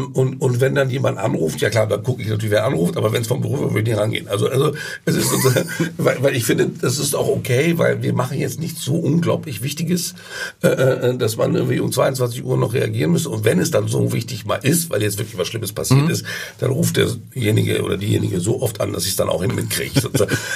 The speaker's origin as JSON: {"language": "German", "region": "Hamburg", "country": "Germany", "said": "aber meine Familie wohnt hier und ich bin Hamburger"}